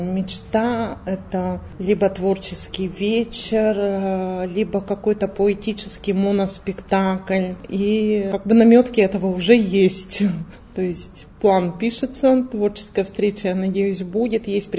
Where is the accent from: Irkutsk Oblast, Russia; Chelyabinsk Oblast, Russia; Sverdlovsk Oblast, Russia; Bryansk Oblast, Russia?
Sverdlovsk Oblast, Russia; Yekaterinburg; Я уроженка города Свердловска, ныне Екатеринбург.